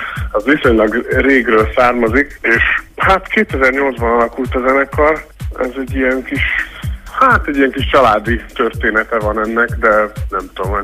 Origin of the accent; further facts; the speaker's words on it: Budapest, Hungary; Hát budapestiek vagyunk mindannyian, vagy legalábbis itt él most már mindenki.